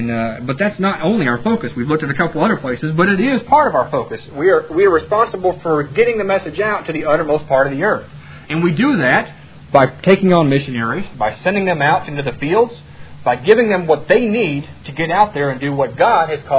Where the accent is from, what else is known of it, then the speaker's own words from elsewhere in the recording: Kentucky, United States; Okay, now I'm not up from Texas, so I don't quite understand the Oklahoma-Texas thing, but I am from Kentucky, and we sure don't like Tennessee.